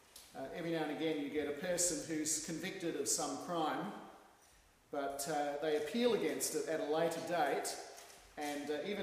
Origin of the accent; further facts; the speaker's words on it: Australia; now in New Zealand; since I'm originally from Australia, the first thing that springs to my mind